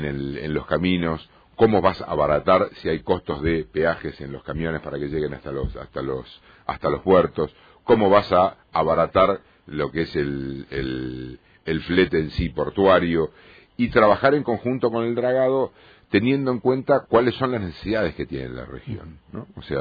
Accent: Mar del Plata, Buenos Aires Province, Argentina; yo soy de una ciudad que es contratemporada, yo soy de Mar del Plata.

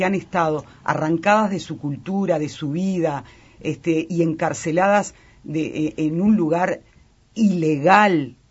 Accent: Uruguay; Y nosotros, como pueblo uruguayo, tenemos que ser absolutamente solidarios

